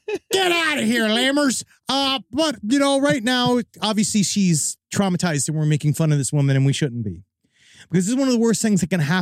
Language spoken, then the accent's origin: English; Canada; I know as a Canadian woman.